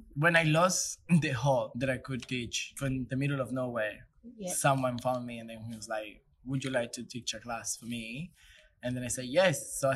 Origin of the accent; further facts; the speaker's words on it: Bogota, Bogotá, Colombia; English is a second language; the city of Bogota, which is where I'm coming from. I'm coming from Colombia, from the city, which is Bogota.